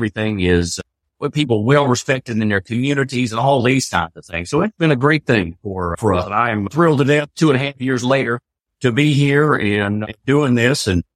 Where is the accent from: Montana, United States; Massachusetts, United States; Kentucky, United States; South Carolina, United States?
South Carolina, United States; Rock Hill; accent: Southern; my hometown of Rock Hill, South Carolina. You probably picked up on the Southern accent here